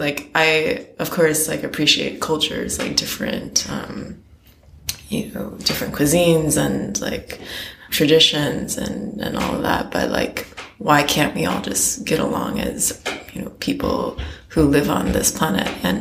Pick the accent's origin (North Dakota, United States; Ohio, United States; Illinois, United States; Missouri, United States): Illinois, United States; Chicago; also born or lived in Bay Area / New York; now in Shanghai, China; I currently live mostly in Shanghai. Born and raised in Chicago, and then briefly lived in Bay Area, then moved to New York for 7 years.